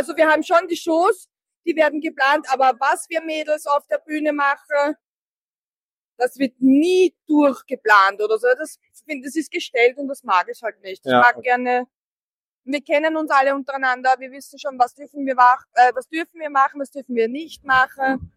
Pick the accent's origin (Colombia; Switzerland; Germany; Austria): Austria; aber ich komme aus Österreich, das zahlt sich sonst nicht aus.